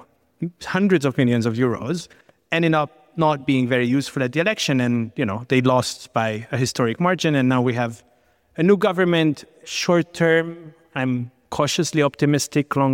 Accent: Hungary; So yeah, I'm from Hungary, as you may know.

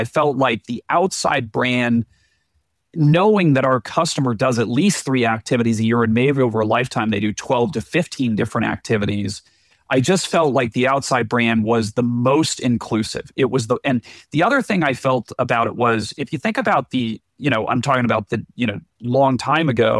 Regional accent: Colorado, United States; growing up in Colorado

